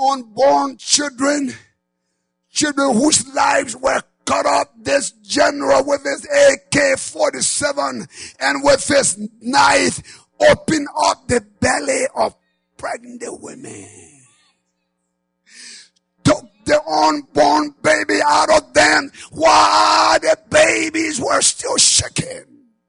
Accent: Liberia; In my home country of Liberia, the civil crisis that took place

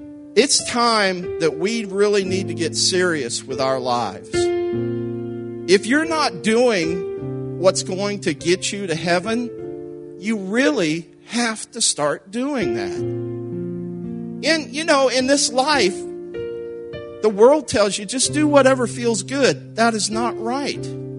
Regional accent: Columbus, Ohio, United States; I need to tell you something, because we are from Columbus, Ohio.

